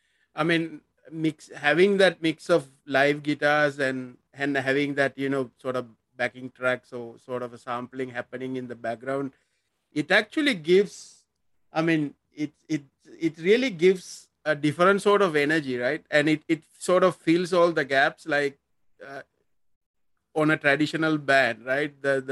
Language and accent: English; Sri Lanka; I'm actually originally from Sri Lanka, so I was in Sri Lanka that time.